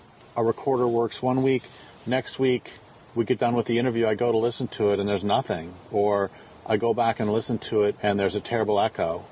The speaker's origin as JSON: {"language": "English", "region": "Colorado", "country": "United States", "tie": "born or raised there", "moved": "as an adult", "said": "I grew up in Colorado from 64 to 84, and one of the reasons I had to leave was because there's just too many people."}